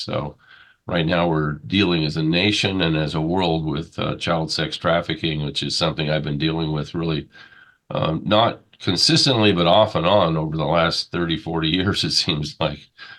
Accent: California, United States; also born or lived in Erie, Pennsylvania; I grew up in Southern California, lifelong California. I was brought out here when I was 6 months old from Erie, Pennsylvania, with my parents, and been out here ever since

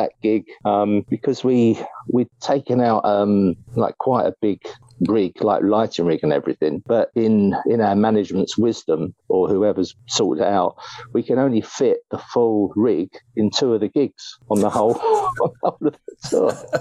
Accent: London, United Kingdom; because that was my kind of home gig, you know, being a Londoner.

